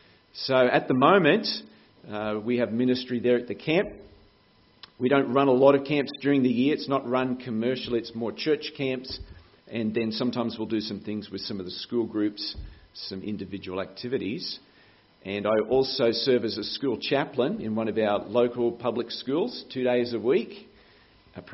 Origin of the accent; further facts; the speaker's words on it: Brisbane, Queensland, Australia; So that is where I grew up in Brisbane.